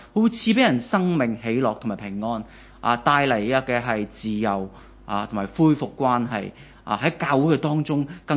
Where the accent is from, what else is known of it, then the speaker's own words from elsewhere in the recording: China; now in Hong Kong; 大家都知道我嚟自內地，係咪？咁我喺內地都有唔同嘅朋友啦，